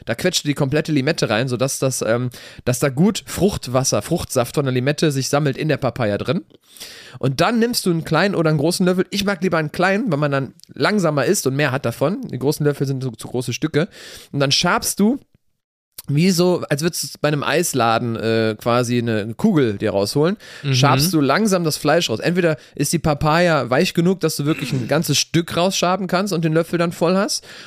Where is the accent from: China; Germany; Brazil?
Brazil; als Brasilianer